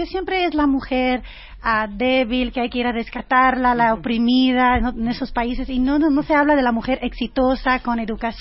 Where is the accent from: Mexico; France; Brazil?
France; Spanish is a second language; quería ver realmente en Francia, crecí en Francia